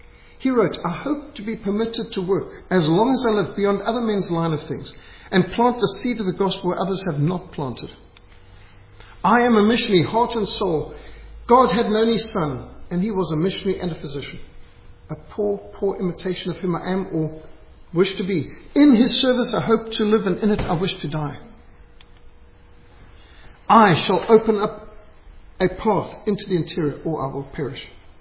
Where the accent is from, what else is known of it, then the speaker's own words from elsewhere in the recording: Zimbabwe; When I was growing up in Rhodesia, we would have Livingstone's Rouser, quinine. That's how you treated malaria. And malaria is normal, like tick bite fever and bilharzia. It's like, yeah, you get these things growing up in Rhodesia, all that sort of thing.